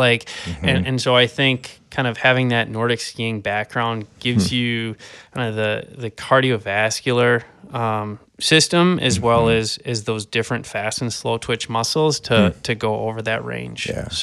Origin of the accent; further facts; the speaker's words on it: Richfield, Minnesota, United States; I grew up in the cities. So I grew up at Richfield, but essentially just a block from Minneapolis.